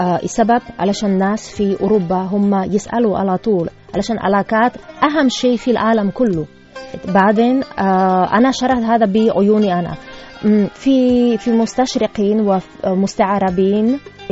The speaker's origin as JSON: {"language": "Arabic", "country": "Slovakia", "second_language": "Arabic", "said": "انا سلوفاكيه وما عندي اسم سلوفاكي"}